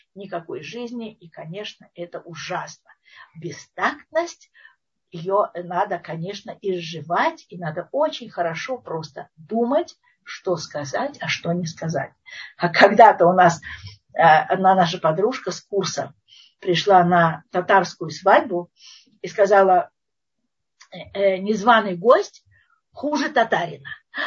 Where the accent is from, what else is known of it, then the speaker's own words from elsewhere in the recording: Russia; accent: Russian; Russian is a second language; она слышит мой акцент русский, я уже говорила, такой кондовый такой, как у Щеранского, еще хуже.